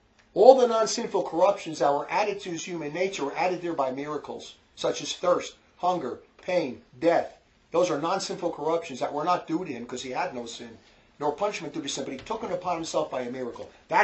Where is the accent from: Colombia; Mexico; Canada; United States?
United States; New Jersey; accent: New Jersey; If you don't like my New Jersey accent, speechify it.